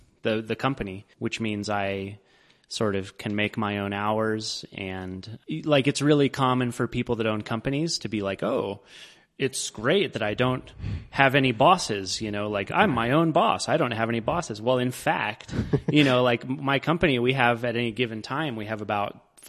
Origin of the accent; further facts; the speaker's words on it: Colorado, United States; A lot of that just comes from being born and raised in Colorado.